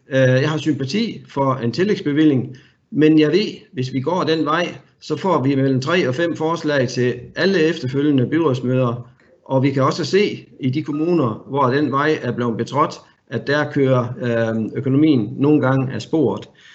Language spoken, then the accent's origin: Danish; Central Denmark Region, Denmark; Jeg kommer fra Vestjylland. Der betaler man kontant, hvis man kan, og det kan vi.